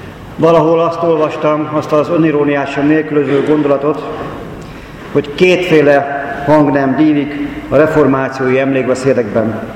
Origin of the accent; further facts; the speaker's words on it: Pápa, Veszprém County, Hungary; born there; szülővárosomban pápám, ugyan természetes, mégsem magától értetődő.